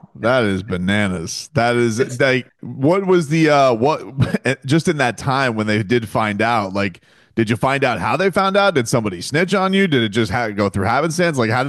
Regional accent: Deerfield Beach, Florida, United States; You know, I grew up in Deerfield Beach, which was where Don's offices were

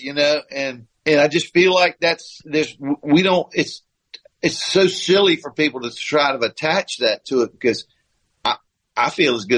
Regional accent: South Carolina, United States; but I was born in North Carolina.

